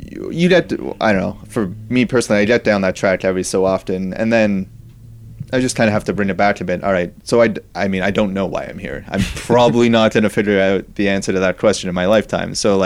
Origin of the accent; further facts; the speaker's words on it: Canada; I mean, I'm Canadian, so I can't vote in this country